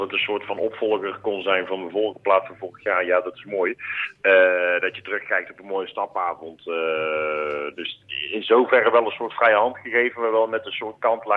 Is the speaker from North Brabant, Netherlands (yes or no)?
yes; Oosterhout, North Brabant, Netherlands; Ik kom trouwens uit Oosterhout, het Brabantse Oosterhout.